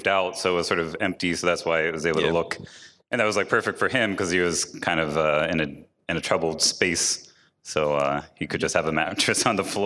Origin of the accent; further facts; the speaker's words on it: Pennsylvania, United States; I grew up in Pennsylvania